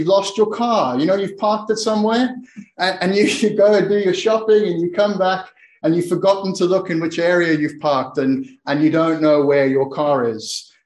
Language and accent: English; South Africa; when I was growing up in South Africa, my parents would occasionally take me to a place